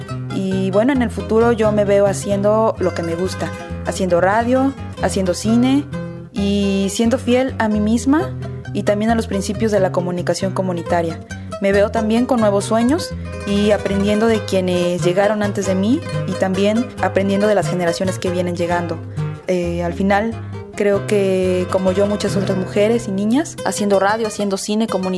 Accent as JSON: {"language": "Spanish", "town": "Teocelo", "region": "Veracruz", "country": "Mexico", "said": "soy de Teocelo, en el estado de Veracruz, en México."}